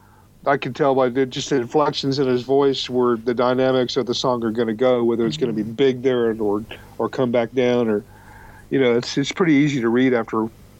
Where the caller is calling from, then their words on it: Houston, Texas, United States; Oh, I'm in Houston.